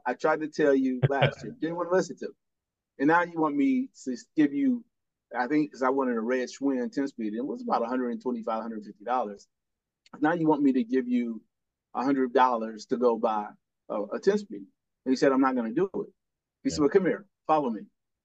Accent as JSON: {"language": "English", "town": "Gary", "region": "Indiana", "country": "United States", "said": "and I'm originally from Gary, Indiana. So Gary, at the time I was there, was the most segregated city in America."}